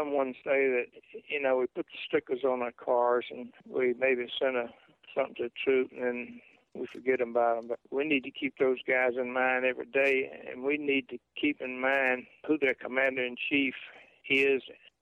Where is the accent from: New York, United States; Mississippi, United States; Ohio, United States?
Mississippi, United States; Meridian; I was assigned to a helicopter unit there in my hometown, the same key field I was talking about in Meridian. And I graduated Mississippi State and went to flight school.